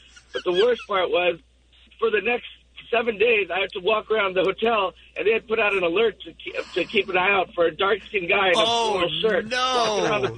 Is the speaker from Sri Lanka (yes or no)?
yes; Sri Lanka; I'm from Sri Lanka, right? So I've got naturally brown skin.